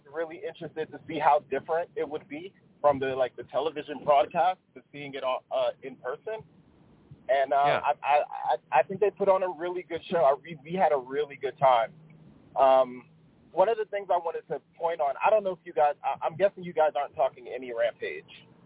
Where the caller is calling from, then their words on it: New Jersey, United States; I'm calling from New Jersey.